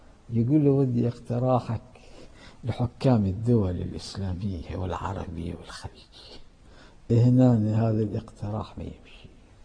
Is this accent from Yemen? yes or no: no; Iran; كان عندنا في إيران رئيس وزراء في زمن الشاه